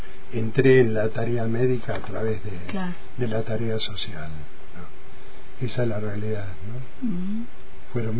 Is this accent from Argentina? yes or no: yes; Goya, Corrientes, Argentina; Y yo soy goyano, soy